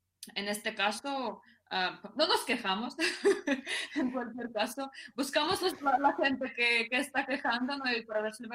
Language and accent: Spanish; Ukraine; now in Madrid, Spain; Pues yo soy madrileña, pero soy de Ucrania.